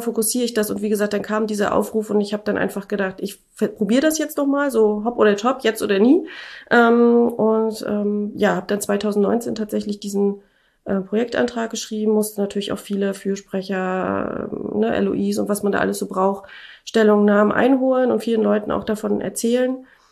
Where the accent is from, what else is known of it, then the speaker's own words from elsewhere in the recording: Schwerin, Mecklenburg-Vorpommern, Germany; also ich komme ja aus Schwerin